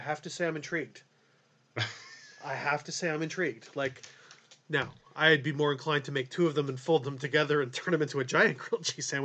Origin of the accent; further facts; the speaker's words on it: Canada; I'm Canadian.